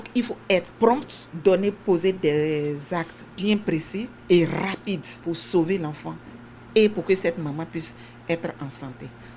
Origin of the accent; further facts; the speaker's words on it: Côte d’Ivoire; moved away as an adult; now in Haiti; je suis sage-femme, je viens de la Côte d'Ivoire et je suis en Haïti en tant que volontaire